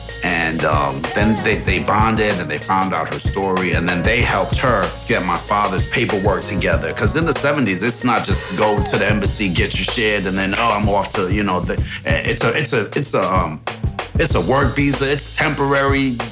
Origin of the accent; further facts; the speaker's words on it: Saint Andrew, Jamaica; I'm from Jamaica, St. Andrews. My father was a jeweler.